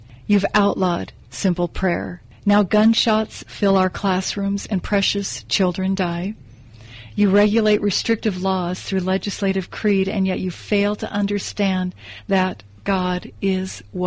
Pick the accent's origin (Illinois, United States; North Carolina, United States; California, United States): California, United States; But what has happened to my home state is it is no longer a shining light to the nation, Dr. Campbell.